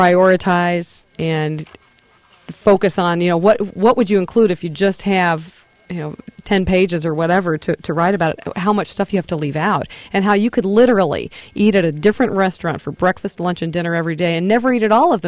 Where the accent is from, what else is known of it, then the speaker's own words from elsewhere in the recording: Rantoul, Illinois, United States; and I'm from Rantoul, so I stuck a few things from Rantoul in there